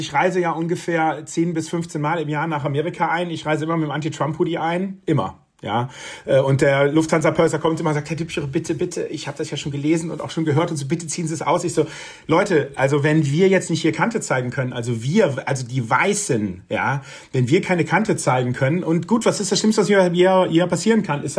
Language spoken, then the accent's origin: German; Germany; now in United States; ich bin ja aus Deutschland vor 4 Jahren weggezogen, weil ich gedacht habe, in Deutschland ist ja wirklich alles schlecht. Und ich kann euch eins sagen, jetzt mit dem Blick aus USA, in Deutschland ist wirklich alles besser, außer Mindset.